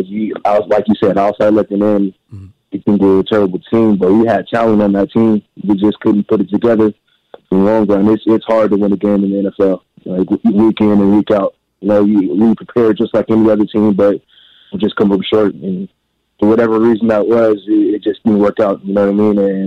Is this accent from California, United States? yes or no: yes; Los Angeles, California, United States; I'm from California originally, Los Angeles area, and I didn't know anything about Oregon State, you know what I mean?